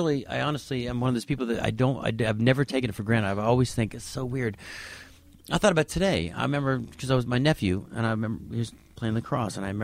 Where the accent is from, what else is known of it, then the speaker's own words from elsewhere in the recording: Cocoa Beach, Florida, United States; also born or lived in Orlando; I grew up in Cocoa Beach and then Orlando, yeah.